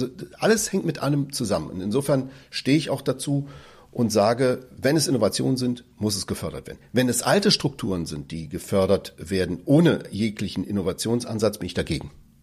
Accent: Crete, Greece; ich habe ja einen griechischen Namen, ich bin auch des Griechischen mächtig, in Griechenland komme ich aus Kreta

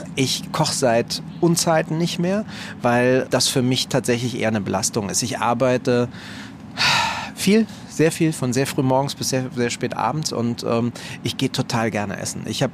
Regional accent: Berlin, Germany; ich komme von ganz unten. Ich bin in Kreuzberg groß geworden am Schlesischen Tor.

